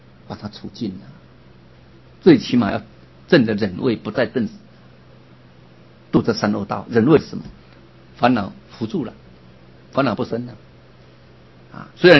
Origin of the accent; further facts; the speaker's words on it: Yilan County, Taiwan; 回到我们的家乡，北宜高速公路，台北到宜兰的